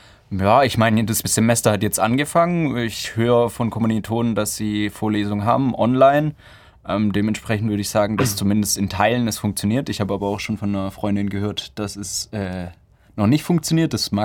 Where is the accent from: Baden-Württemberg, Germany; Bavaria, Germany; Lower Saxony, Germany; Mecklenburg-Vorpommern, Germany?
Baden-Württemberg, Germany; Unterjesingen; Ich komme aus dem wunderschönen Unterjesingen, also direkt neben Tübingen, vorortmäßig.